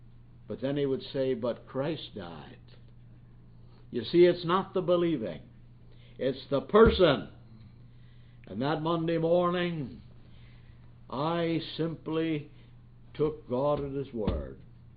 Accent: Nova Scotia, Canada; born there; I'm a Canadian. I was born in Nova Scotia.

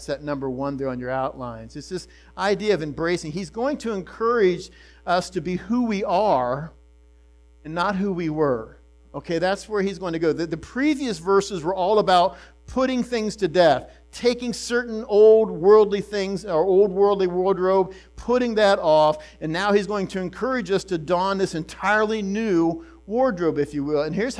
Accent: Ohio, United States; And, you know, I grew up here in Ohio golfing

